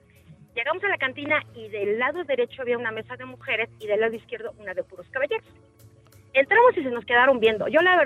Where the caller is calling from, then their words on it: Mexico City, Mexico; De la CDMX.